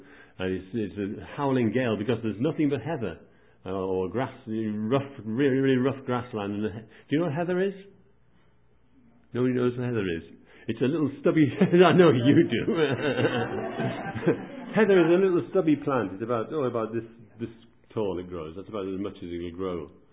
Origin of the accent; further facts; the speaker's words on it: Wales, United Kingdom; I mean, we're from South Wales